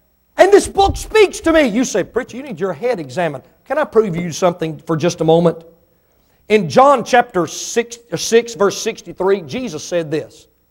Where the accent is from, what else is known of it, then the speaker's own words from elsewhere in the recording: Mississippi, United States; born there; I wasn't real smart. I was born in Mississippi.